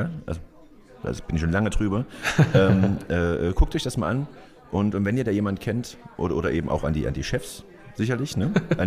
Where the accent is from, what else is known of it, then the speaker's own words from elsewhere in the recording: Erfurt, Thuringia, Germany; Man hat bloß halt einfach keinen Bock. Ja? als Erfurter jetzt.